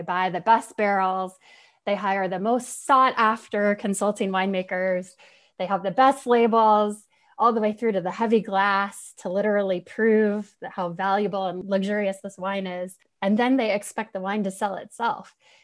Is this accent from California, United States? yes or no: yes; Napa, California, United States; I grew up in Napa, and I'm actually a fourth generation Napan.